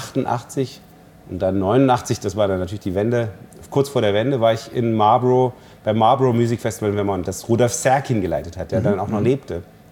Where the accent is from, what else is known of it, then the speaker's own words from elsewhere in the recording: Berlin, Germany; now in New York, United States; Für mich als Berliner